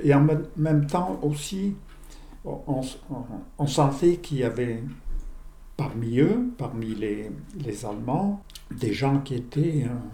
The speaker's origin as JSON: {"language": "French", "town": "Vercheny", "region": "Auvergne-Rhône-Alpes", "country": "France", "tie": "born or raised there", "said": "je suis né à Vercheny en 1933. J'ai fait mes études primaires à l'école de Vercheny."}